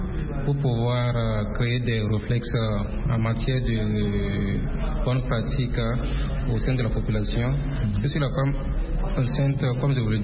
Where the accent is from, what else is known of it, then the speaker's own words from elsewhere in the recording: Burkina Faso; Chez nous, au Burkina Faso, ce sont les enfants de moins de 5 ans que le gouvernement a ciblés